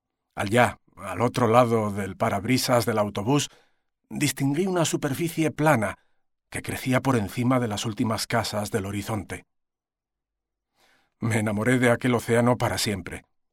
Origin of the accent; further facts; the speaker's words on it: Madrid, Community of Madrid, Spain; Nací en Madrid, una ciudad que se encuentra a más de 300 kilómetros de la costa más cercana. De modo que, como muchos chicos de mi barrio y de mi generación, conocía el mar